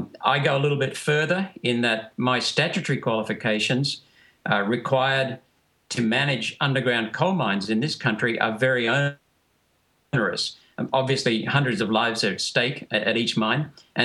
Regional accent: India; born there; First of all, I was born in India.

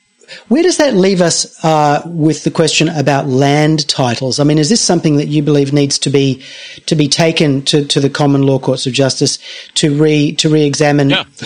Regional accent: Australia; I come from Australia, and of course we've had a lot of concerns as well about the way in which the British Empire behaved on our land

